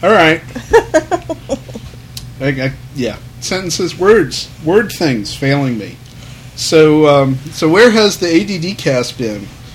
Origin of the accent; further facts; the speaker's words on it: United States; I'm American, so I don't have that handicap. I can actually speak the language.